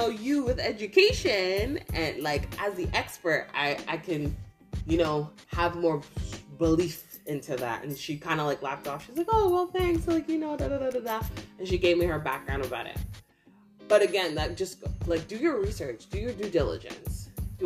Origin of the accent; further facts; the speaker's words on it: Canada; So I have to say, as a Canadian, if you are a first-time house buyer